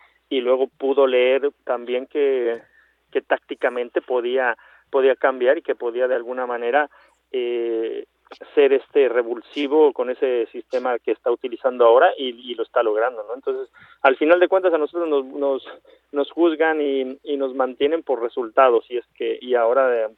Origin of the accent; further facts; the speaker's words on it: Mexico; soy mexicano